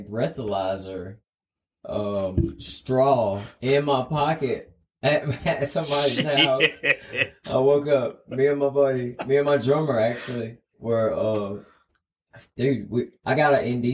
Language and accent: English; Toombsboro, Georgia, United States; Originally, I'm from Toombsboro.